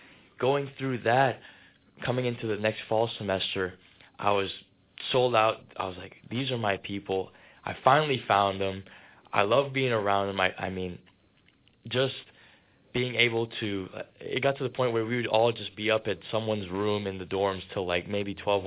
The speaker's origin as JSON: {"language": "English", "country": "Trinidad & Tobago", "tie": "born or raised there", "also_born_or_lived": "Saudi Arabia", "moved": "as an adult", "said": "So I was born in Saudi Arabia in 2001. I moved to Trinidad in 2011 on New Year's Day."}